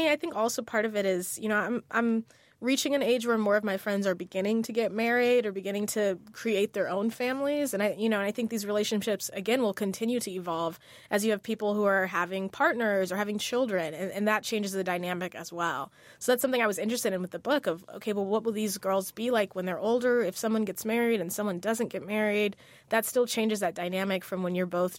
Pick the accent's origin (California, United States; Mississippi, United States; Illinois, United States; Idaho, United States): California, United States; San Diego; now in Los Angeles, United States; Well, I grew up in San Diego. I live now in L.A., but a lot of my friends have since dispersed.